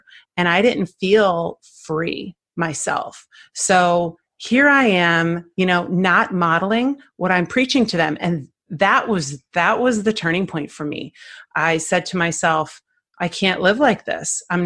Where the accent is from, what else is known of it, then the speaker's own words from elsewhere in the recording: St. Louis, Missouri, United States; also born or lived in Chicago; I grew up in St. Louis, but I lived in Chicago for 15 years.